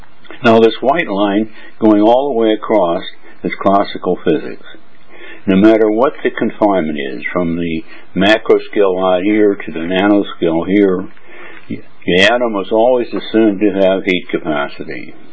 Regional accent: United States; now in Berlin, Germany; I'm an American, and sorry about the hockey game last night, but the U.S. lost to Czechoslovakia. And I live in Berlin and Hong Kong, back and forth.

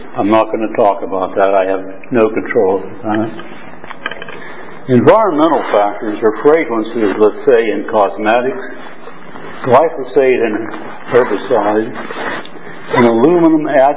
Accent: United States; now in Hong Kong; I'm an American living in Hong Kong and Berlin.

